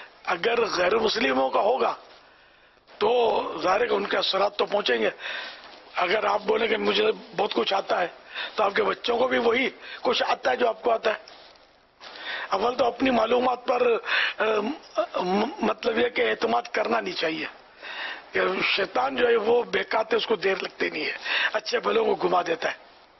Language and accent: Urdu; Karachi, Sindh, Pakistan; حیدرآباد رہے پھر کراچی میں آ گئے، اور جس گھر میں پیدا ہوا وہ بھی مطلب اولڈ سٹی ایریا میں تھا، لیکن پھر دوسرا گھر گاؤں گلی میں لیا، چھ مہینے کی عمر تھی مجھے